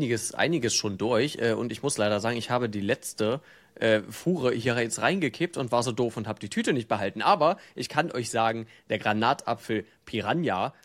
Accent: East Germany, Germany; Ich komme aus dem Osten, wir haben hier, das ist schwierig.

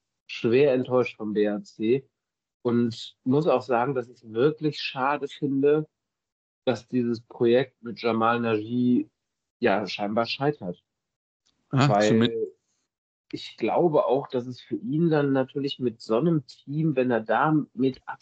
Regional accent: North Rhine-Westphalia, Germany; Ich komme halt aus dem Bergischen. Ne? Also jahrelang im Bergischen Kreis Handball gespielt, meine Jugendzeit dort größtenteils verbracht.

